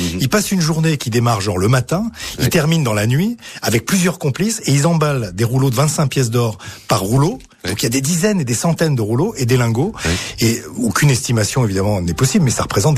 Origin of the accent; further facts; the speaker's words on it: Monaco; born there; je suis né à Monaco, imaginez-vous